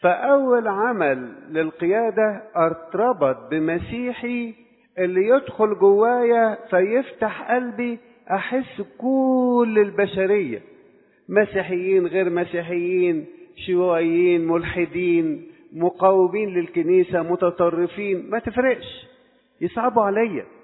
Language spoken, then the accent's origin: Arabic; Egypt